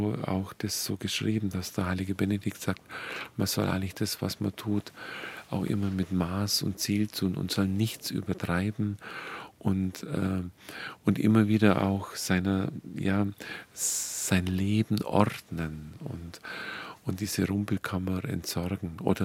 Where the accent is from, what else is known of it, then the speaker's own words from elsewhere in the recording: Dillingen, Bavaria, Germany; ich komme ja aus dem Ort, aus Dillingen, wo der Pfarrer Kneip seine ersten Versuche gemacht hat an der Donau.